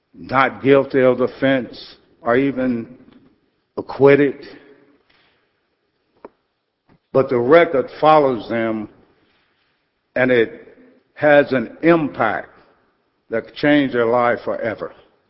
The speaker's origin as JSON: {"language": "English", "region": "Mississippi", "country": "United States", "tie": "born or raised there", "said": "I was born in Mississippi, so I grew up under the constricts of that decision that was made in Plessy versus Ferguson"}